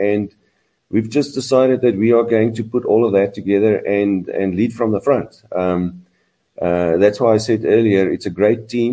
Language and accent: English; South Africa; I'm proud that I'm from South Africa.